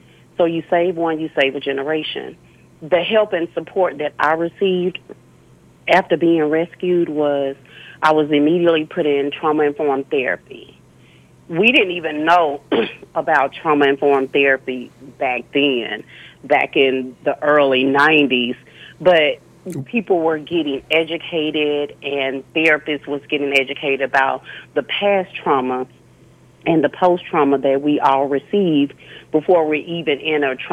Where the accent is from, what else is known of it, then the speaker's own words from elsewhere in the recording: Dallas, Texas, United States; right here in Dallas, Texas, because I'm from Dallas.